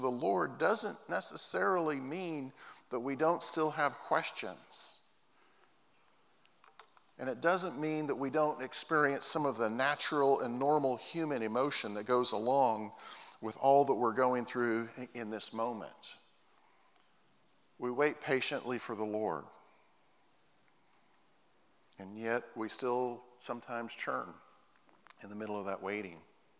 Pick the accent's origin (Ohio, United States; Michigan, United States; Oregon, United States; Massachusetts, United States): Oregon, United States; There was a guy in my church when I was growing up in Southern Oregon.